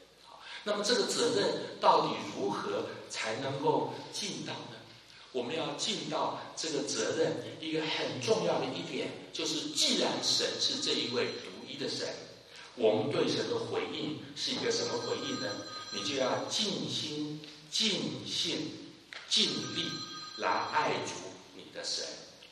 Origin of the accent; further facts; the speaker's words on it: China; 我们中国人喜欢说养儿防老